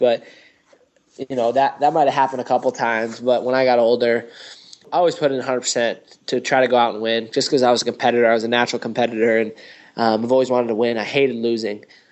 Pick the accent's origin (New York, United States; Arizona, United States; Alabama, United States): New York, United States; Lansing; Yeah, I grew up just outside of Cornell in a little town, Lansing, New York.